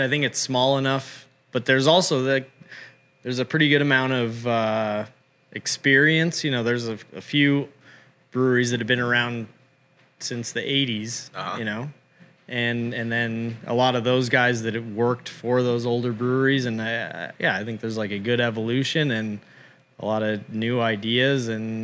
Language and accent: English; Colorado, United States; that's, you know, I grew up in Colorado